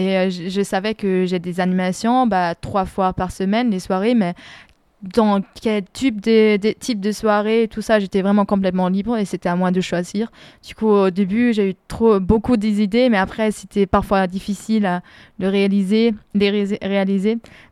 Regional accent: Freiburg, Baden-Württemberg, Germany; French is a second language; en fait, je viens de Fribourg, du coup, je suis déjà allée plusieurs fois en France

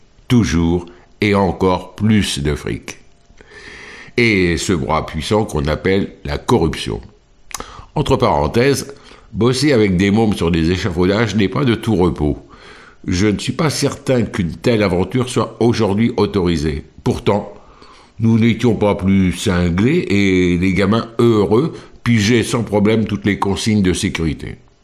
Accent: France; soit l'équivalent d'un département chez nous en France

